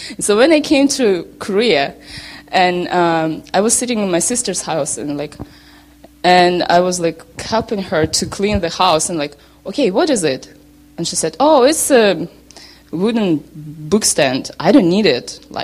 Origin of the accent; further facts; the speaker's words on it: Russia; first language Russian; English is a second language; I'm from Russia. I'm Russian, Korean, Russian, whatever. I don't speak Korean, but I speak Russian and a little bit English